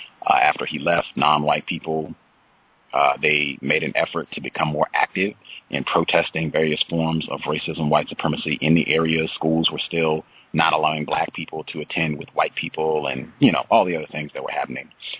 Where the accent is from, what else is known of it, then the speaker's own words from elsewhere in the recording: Virginia, United States; born there; I told folks I was born in Virginia, and Danville is not very far from the place where I was born.